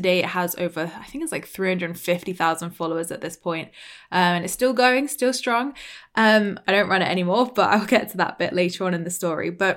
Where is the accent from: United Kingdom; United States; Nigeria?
United Kingdom; South West England; Like I'm just … from Dorset.